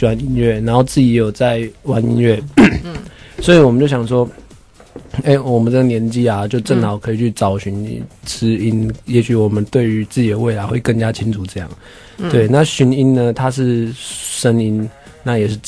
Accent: Taichung, Taiwan; 我们是台中人啊，对啊

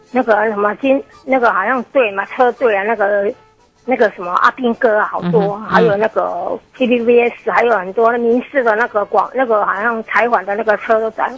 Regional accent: Taiwan; 我们台湾人根本不会想到说地面那么恐怖啊

